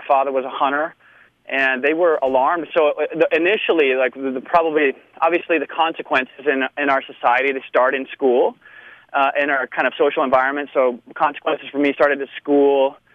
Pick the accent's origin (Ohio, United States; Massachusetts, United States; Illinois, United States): Illinois, United States; Bloomington; Yeah, that's right. In Bloomington Normal, basically, yeah.